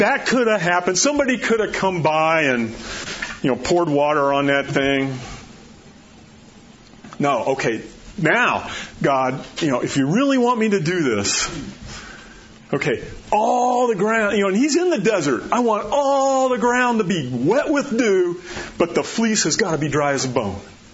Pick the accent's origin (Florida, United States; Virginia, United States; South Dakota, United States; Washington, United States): Florida, United States; I grew up in Florida. I know what wet is.